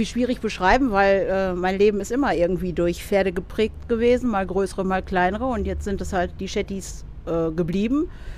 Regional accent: Bielefeld, North Rhine-Westphalia, Germany; wir kommen aus Bielefeld und züchten Shetland-Ponys

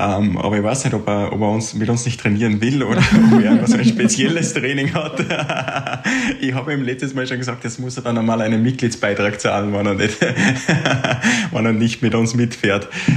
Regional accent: Schalchen, Upper Austria, Austria; Also meine Heimatgemeinde ist Schalchen

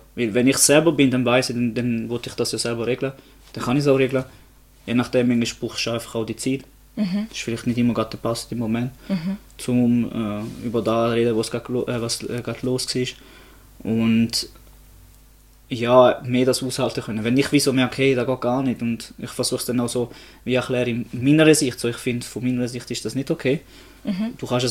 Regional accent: Neuhausen am Rheinfall, Schaffhausen, Switzerland; Wird 29 im Sommer. Mhm. Wohne, oder nicht nur wohnen, sondern bin aufgewachsen in Neuhausen.

